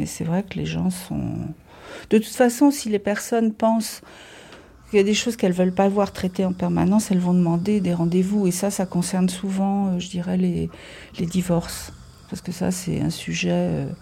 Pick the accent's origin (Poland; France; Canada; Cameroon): France; même si mes parents étaient étrangers, mais moi, j'ai été élevée en France